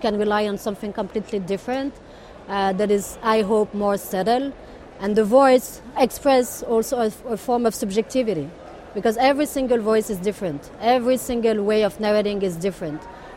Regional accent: Morocco; I am from Morocco. And I have seen myself in the early 90s when I was a kid there.

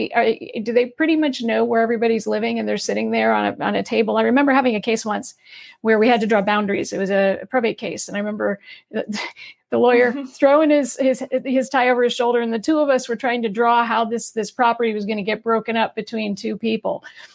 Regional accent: New Hampshire, United States; I grew up in New Hampshire. So when you said Massachusetts, I get a little wisty over that because, you know, growing up in New England, I'm proud of that.

